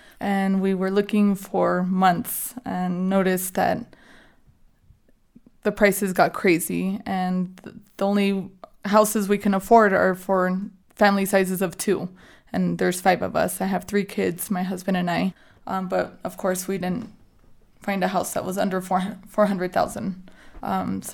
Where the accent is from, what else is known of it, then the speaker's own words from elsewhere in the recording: Truckee, California, United States; now in Reno, United States; I was born and raised here in Truckee.